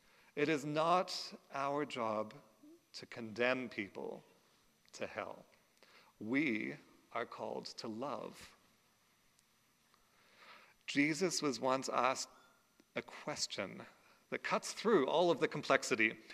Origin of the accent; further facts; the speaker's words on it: Australia; now in Canada; My grandmother, who I didn't know very well, because she lived here in Canada and I grew up in Australia.